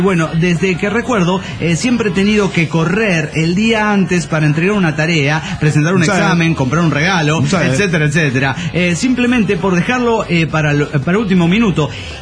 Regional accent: Mexico City, Mexico; del DF mexicano.

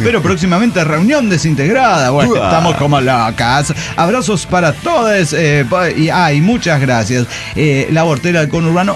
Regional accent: Honduras; now in Los Angeles, United States; Yo solo soy un hondureño viviendo en Los Ángeles, tierra de naranjas, aguacates y homeless.

